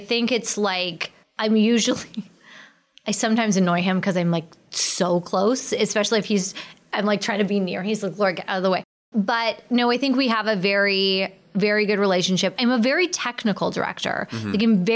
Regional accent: Canada; we're both Canadian.

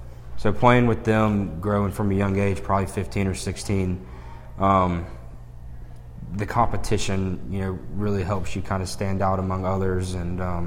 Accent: Birmingham, Alabama, United States; You know, we grew up at the same club. We're both from Birmingham.

